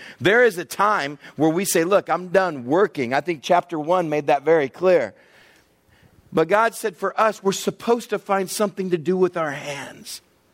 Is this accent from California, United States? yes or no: yes; California, United States; as a Westerner, as an American, it is eerie to be in a large city where everything stops.